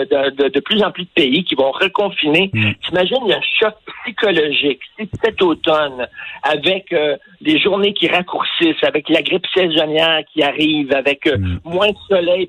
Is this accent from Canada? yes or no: yes; Verdun, Quebec, Canada; moi, je viens de Verdun dans un milieu assez modeste. Mon père travaillait dans une usine, dans une shop.